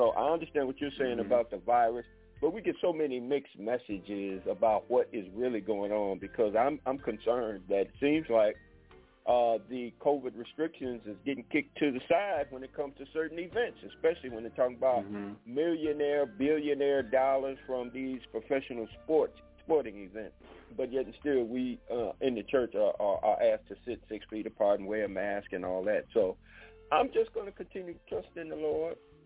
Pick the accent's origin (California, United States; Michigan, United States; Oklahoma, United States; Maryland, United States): Michigan, United States; Detroit; now in Pine Bluff, United States; I grew up in Detroit. I was born in the South. I had to come back to Arkansas, where I relocated back home to Pine Bluff, Arkansas.